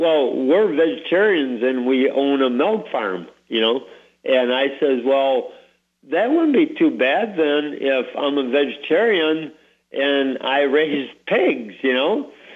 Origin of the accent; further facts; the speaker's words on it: Michigan, United States; I'm from Michigan.